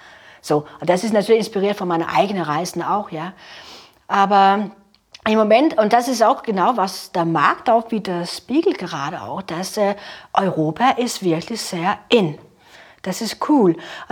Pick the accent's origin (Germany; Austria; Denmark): Denmark; North Denmark Region; meine Heimat natürlich, das ist ja super, ja, der Jammerbucht, wo ich herkomme, kurz bevor Norwegen anfängt.